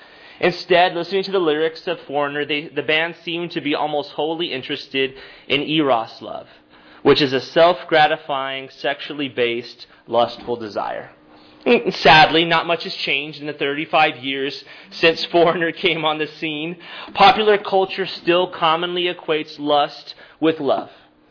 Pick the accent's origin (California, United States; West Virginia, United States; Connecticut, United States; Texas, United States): Texas, United States; I spent my formative years growing up in South Texas listening to two stations, Hot Z95 and C101 Classic Rock.